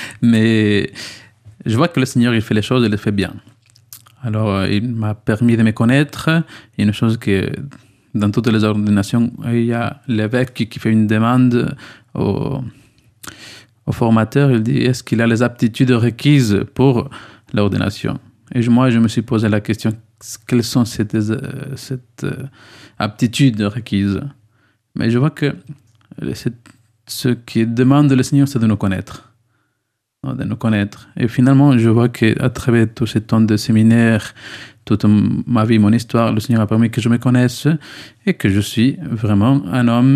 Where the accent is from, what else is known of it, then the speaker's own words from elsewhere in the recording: Ecuador; now in Bayonne, France; je viens de l'Équateur, j'ai 30 ans. Bon, je viens d'une famille de 9 enfants, moi je suis le 7e, alors entre le petit. Et voilà, je suis à Bayonne depuis 9